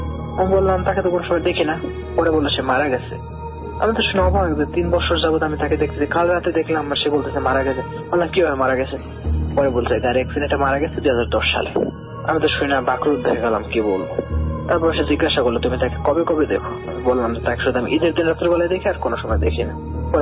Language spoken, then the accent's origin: Bangla; Gournadi, Barisal Division, Bangladesh; now in Saudi Arabia; আমি সৌদি আরবের একজন প্রবাসী, আমার বাড়ি বরিশালের গ্রনদীতে।